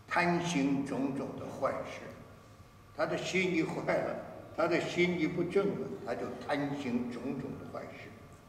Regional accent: China; 我们中国人很讲究这个，其实孔子就讲这个。

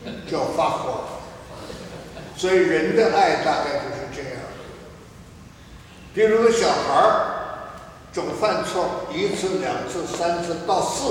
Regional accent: China; 我们中国人讲好事不过三

